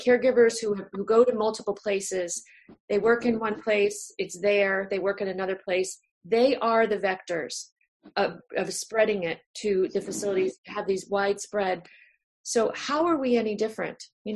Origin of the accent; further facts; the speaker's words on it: Massachusetts, United States; from Southeastern Massachusetts in Plymouth and Barnstable counties.